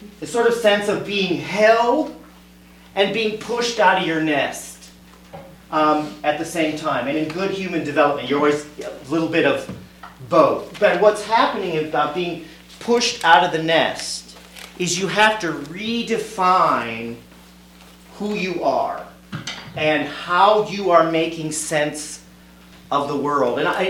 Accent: Cincinnati, Ohio, United States; And I grew up in Cincinnati, Ohio, which is a deeply Catholic place.

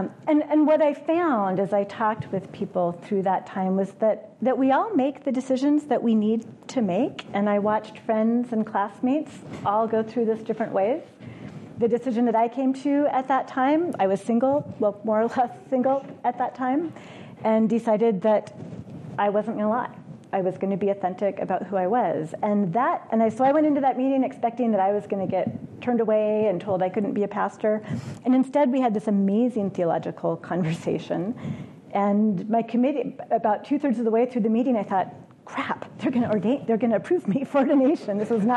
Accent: Oregon, United States; And I was from Oregon. I expected to get called back to the Oregon Synod

